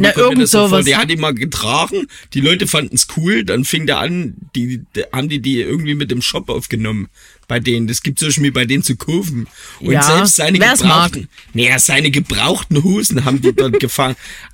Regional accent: Leipzig, Saxony, Germany; Ich bin Leipziger, geborener Leipziger.

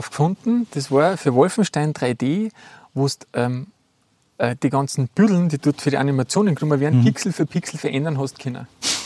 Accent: Upper Austria, Austria; Wir sind ja im Innviertel aufgewachsen.

